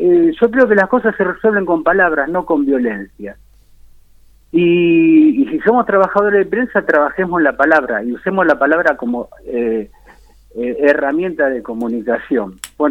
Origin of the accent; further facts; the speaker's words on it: Rosario, Santa Fe, Argentina; El presidente de la DAIA y yo somos rosarinos y por ahí caminamos las mismas veredas.